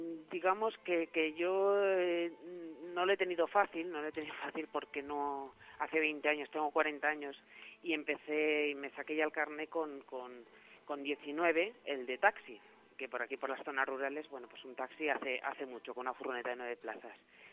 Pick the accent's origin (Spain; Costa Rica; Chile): Spain; Maderuelo, Castile and León; now in Aranda de Duero, Spain; yo vengo de Campo de San Pedro, de Maderuelo, un pueblecito en Segovia, pero vivo actualmente en Aranda de Duero, en Burgos.